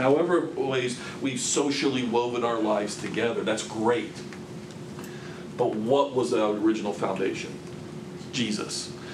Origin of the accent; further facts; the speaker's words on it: Florida, United States; now in Texas, United States; I'm from Florida. You know, what literally brought me to Texas? Preaching.